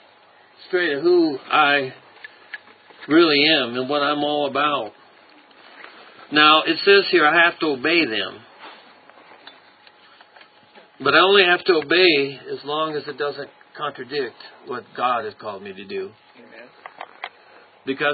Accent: United States; born there; I mean, I'm an American by birth, Christian by choice. I care about my country.

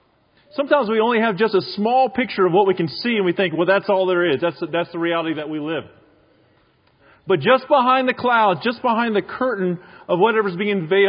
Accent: Virginia, United States; We're from Virginia, so it's a little different out this way, a little bit more smoky than where we are

